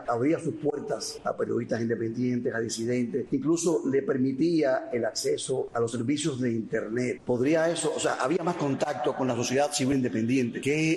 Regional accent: Cuba; born there; el país donde yo nací.

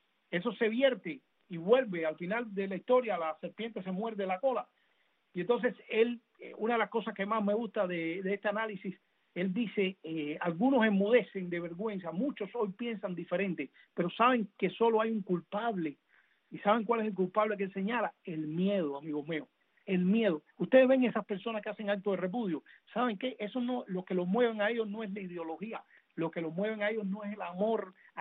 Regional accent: Cuba; nosotros como cubanos no podemos seguir viviendo con esta cosa loca.

